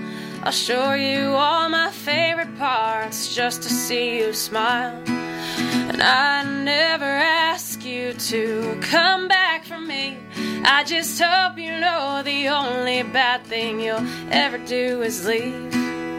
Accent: West Virginia, United States; born there; I was born in West Virginia, but I don't really have much of a drawl to me.

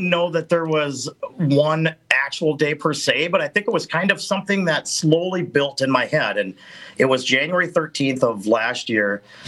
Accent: Spring Valley, United States; the Spillway in Spring Valley, which is my hometown watering hole, for whatever reason, I did, hey, I'm outside the Spillway in my hometown, Spring Valley, blah, blah, blah.

